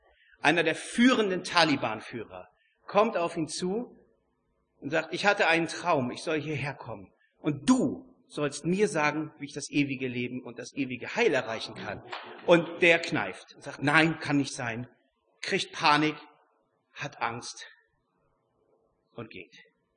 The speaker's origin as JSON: {"language": "German", "region": "Northern Germany", "country": "Germany", "said": "wir sind ja Norddeutsche, wir tragen das nicht so nach außen, nicht?"}